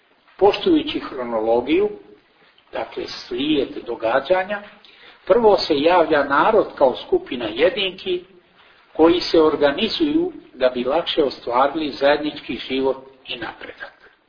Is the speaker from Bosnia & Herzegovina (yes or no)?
no; Montenegro; Nigdje kao kod nas u Crnoj Gori nisu tako intenzivno i snažno isprepletene istorija naroda, istorija crkve i istorija države.